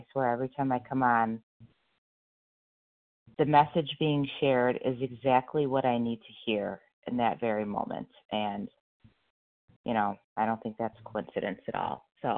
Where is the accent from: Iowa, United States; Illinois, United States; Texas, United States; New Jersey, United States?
Illinois, United States; I'm from Illinois, right outside Chicago.